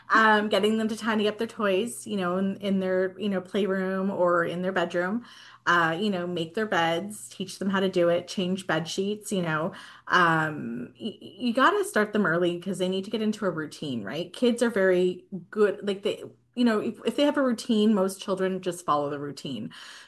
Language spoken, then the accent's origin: English; Ottawa, Ontario, Canada; born there; I was born here in Ottawa, Canada. My parents, my mom and dad are from Brazil.